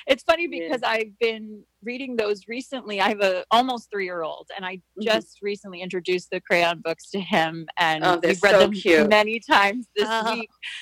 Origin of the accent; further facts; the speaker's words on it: New York, United States; because I'm from Long Island and I grew up going to the Halfell Hills Library, but that's very close to Syosset